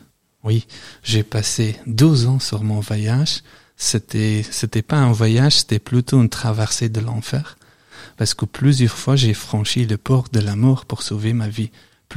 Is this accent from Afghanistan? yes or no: yes; Afghanistan; now in Belgium; Quand j'ai quitté l'Afghanistan, j'allais une envie d'aller plus loin possible, parce que j'avais peur.